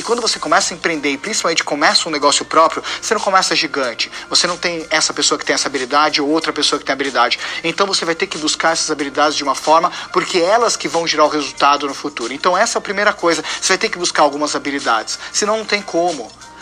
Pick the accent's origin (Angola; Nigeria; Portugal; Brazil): Brazil; São Paulo; born there; com 34 anos, eu nasci em São Paulo